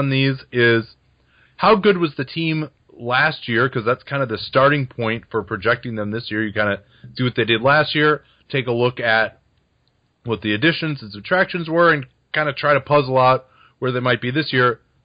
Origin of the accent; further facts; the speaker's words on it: Chicago, Illinois, United States; I grew up in Chicago. My dad's family is in Michigan, so we would always drive there.